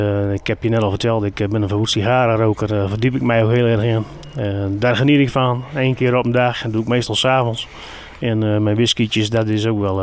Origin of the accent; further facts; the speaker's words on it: Appingedam, Groningen, Netherlands; also born or lived in Delfzijl / Siddeburen; Ik ben een ras-echte Groninger. Ik ben geboren in de stad Groningen zelfs. Maar ik ben getogen in Appingedam en in Delfzijl. En ik heb ook nog een hele periode in Siddeburen gewoond.